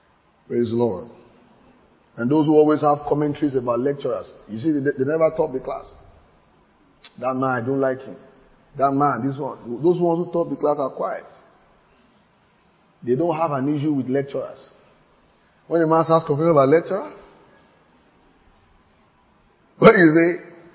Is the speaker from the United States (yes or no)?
no; Nigeria; You know, because I'm a Nigerian.